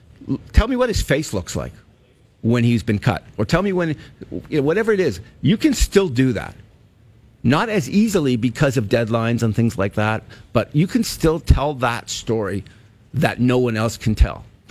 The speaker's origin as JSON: {"language": "English", "region": "Alberta", "country": "Canada", "tie": "born or raised there", "said": "And I grew up in Alberta."}